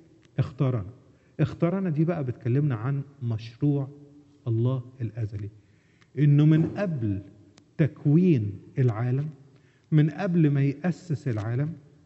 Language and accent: Arabic; Egypt; وأنا سمعتها في مكبرات الصوت عندنا في مصر